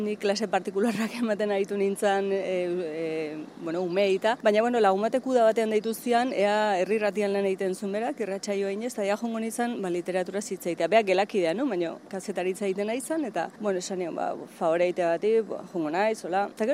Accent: Urnieta, Basque Country, Spain; eta Urnietakoa, Urnietako Ergoien auzokoa. Bertako Azko Nobi eta Baserrian jaio nintzen.

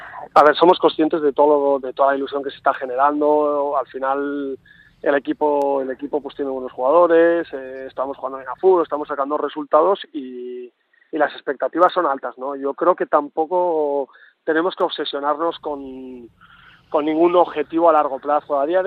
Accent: Pamplona, Navarre, Spain; Yo tengo esa facilidad, pues que no soy de aquí, pero soy de Pamplona, que estoy muy cerquita.

